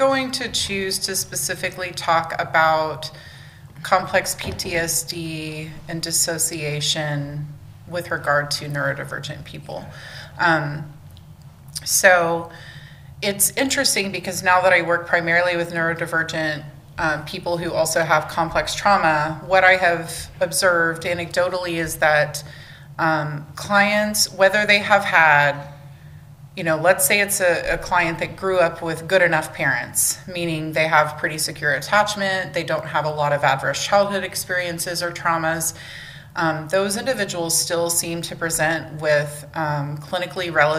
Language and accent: English; Oklahoma, United States; I was born and raised in Oklahoma and lived here all my life.